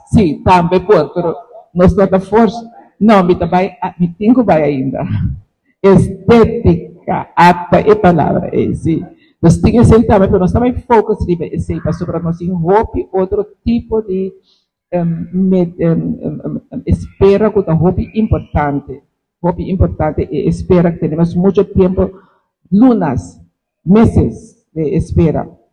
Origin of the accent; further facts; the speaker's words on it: Medellín, Antioquia, Colombia; de Medellín